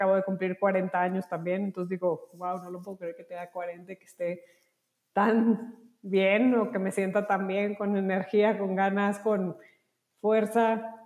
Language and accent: Spanish; Monterrey, Nuevo León, Mexico; yo soy de Monterrey, tantas empresas en Monterrey